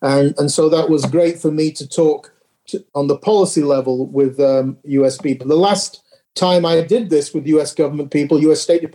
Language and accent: English; United Kingdom; I grew up in Britain. My father is Ukrainian, my mother Italian.